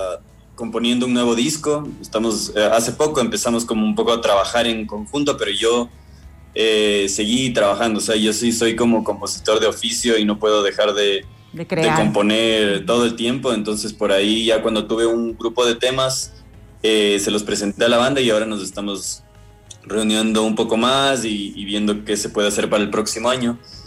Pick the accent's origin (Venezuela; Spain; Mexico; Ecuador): Ecuador; Quito, Pichincha; como nosotros somos de Quito, también era súper importante llenar afuera de nuestra ciudad